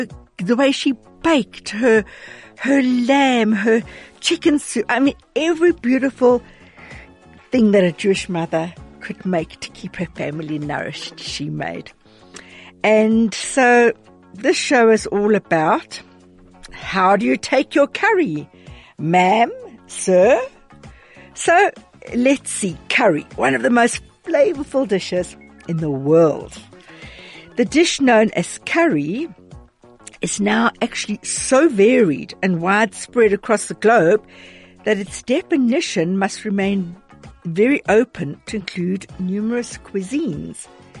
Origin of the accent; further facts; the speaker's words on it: Durban, KwaZulu-Natal, South Africa; maybe I'm biased because I come from Durban